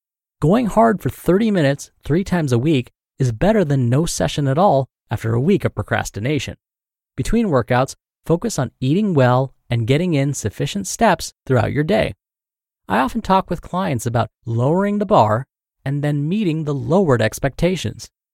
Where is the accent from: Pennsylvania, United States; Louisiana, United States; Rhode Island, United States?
Louisiana, United States; now in New Jersey, United States; Meanwhile, I'm from Louisiana, and I'm living over here in New Jersey